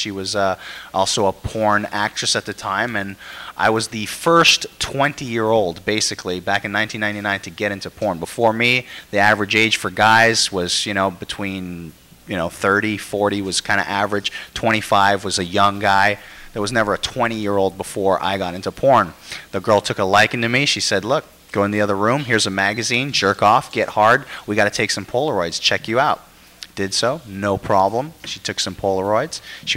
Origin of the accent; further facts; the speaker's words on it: Toronto, Ontario, Canada; moved away as an adult; now in United States; I'm from Toronto, Canada, originally. When I was 20 years old, I decided to hop on my motorcycle, and I wanted to see the United States of America.